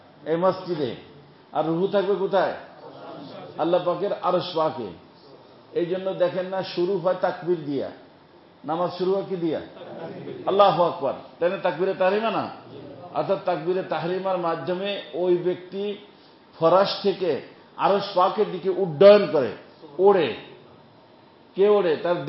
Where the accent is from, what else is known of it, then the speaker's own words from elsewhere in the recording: Faridpur, Dhaka Division, Bangladesh; কয়তো আমাদের গ্রাম বাড়ি, আমার গ্রামে বাড়ি ফরিদপুর